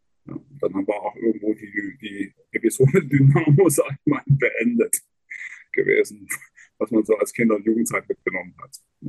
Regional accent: Dresden, Saxony, Germany; also born or lived in Magdeburg; now in Erfurt, Germany; Geboren in Magdeburg, in der Magdeburger Gegend, mit den Eltern runtergeschleppt, die Elbe nach Dresden.

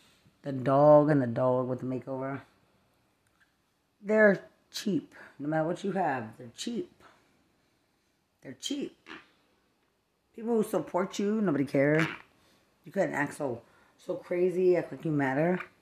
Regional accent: Lubbock, Texas, United States; I'm from Lubbock, Texas.

